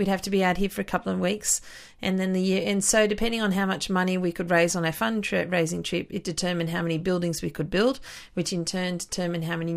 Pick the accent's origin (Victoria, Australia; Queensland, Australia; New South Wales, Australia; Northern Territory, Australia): New South Wales, Australia; Armidale; we organised a group of volunteers from my hometown of Armidale